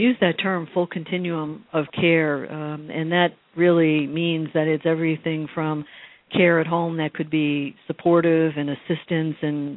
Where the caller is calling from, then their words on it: Sunrise, Florida, United States; I'm calling from Sunrise, Florida, which is our franchisor headquarters, and that's just west of Fort Lauderdale.